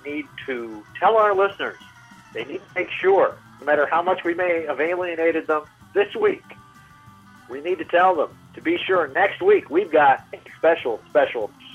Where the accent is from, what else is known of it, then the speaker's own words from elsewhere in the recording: Chicago, Illinois, United States; growing up in Chicago, growing up with the blues